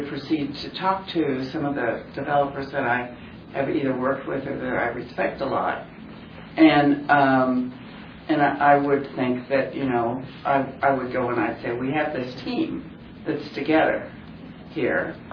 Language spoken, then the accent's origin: English; Kansas, United States; but I'm originally from Kansas